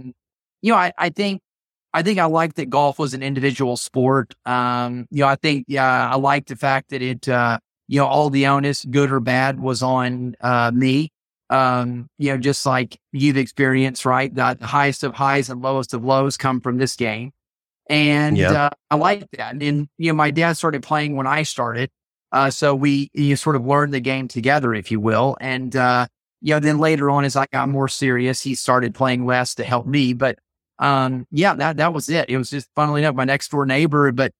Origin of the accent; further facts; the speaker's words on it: Augusta, Georgia, United States; So I grew up in Augusta, Georgia, which is golf Mecca.